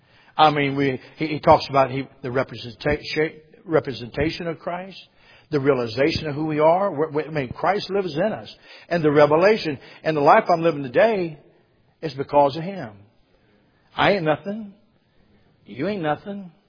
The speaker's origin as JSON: {"language": "English", "town": "Loveland", "country": "United States", "tie": "born or raised there", "said": "I grew up in Loveland where our church is."}